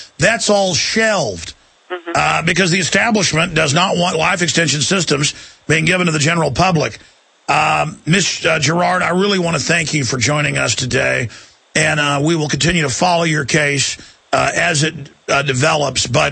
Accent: Dallas, Texas, United States; born there; They store my blood sample when I was born in Dallas.

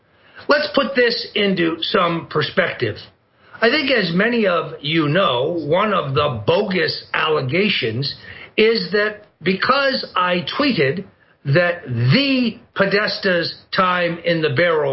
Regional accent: Florida, United States; Senator Marco Rubio of my home state of Florida

